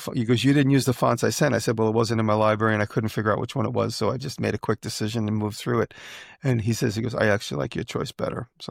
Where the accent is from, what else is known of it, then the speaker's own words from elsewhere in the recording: New York, United States; accent: Long Island; The one where the letters, that's my Long Island accent, the letters.